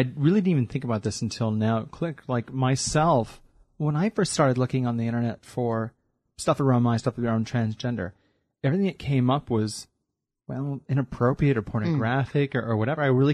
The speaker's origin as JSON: {"language": "English", "region": "Midwest", "country": "United States", "tie": "born or raised there", "said": "I grew up in the Midwest of the U.S. in the Bible Belt"}